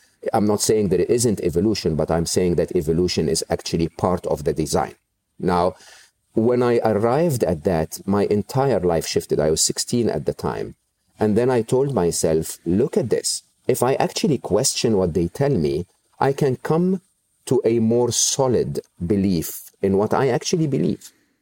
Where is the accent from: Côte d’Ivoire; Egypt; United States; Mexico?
Egypt; growing up in Egypt, even though we didn't have social security, we didn't have health insurance